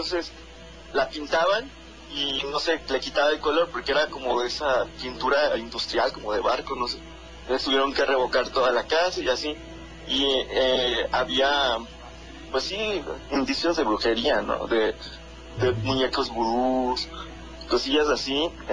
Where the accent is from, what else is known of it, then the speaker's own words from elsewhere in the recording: Tampico, Tamaulipas, Mexico; now in Querétaro, Mexico; Yo actualmente radico, vivo en Querétaro, pero originariamente soy de Tampico, Tamaulipas. Entonces, bueno, en aquel entonces vivíamos en Ciudad Madero, Tamaulipas.